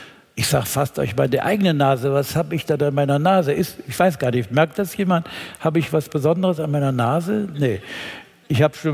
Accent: Cologne, North Rhine-Westphalia, Germany; in meiner Heimatstadt Köln gab es nicht mal Kältebusse

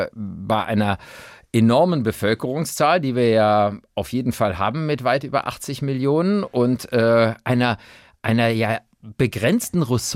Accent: Brühl, North Rhine-Westphalia, Germany; Ich habe als kleiner Junge in Brühl bei Köln gewohnt, das ist zwischen Köln und Bonn.

